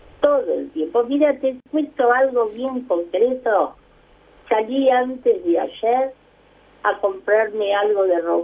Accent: Montevideo, Uruguay; born there; Acá, en Montevideo.

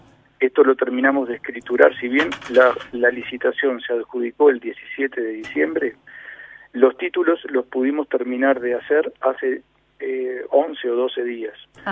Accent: Florida, Uruguay; yo soy de Florida, me crié en Florida, que es un pueblo, es un poco más grande, que es una ciudad, pero es más grande que en Palme Olmos, pero estoy acostumbrado a ese tipo de relacionamiento de pueblo.

